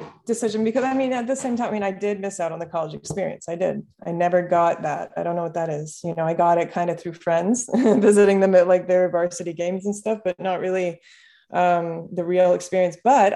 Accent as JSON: {"language": "English", "country": "Bahamas", "tie": "born or raised there", "said": "Well, I grew up in the Bahamas. I was born here, and I got into modeling."}